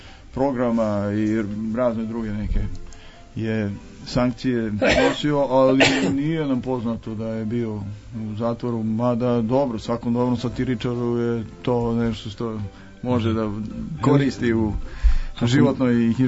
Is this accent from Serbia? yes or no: yes; Jadranska Lešnica, Šumadija and Western Serbia, Serbia; Ja sam iz Jadranske Lešnice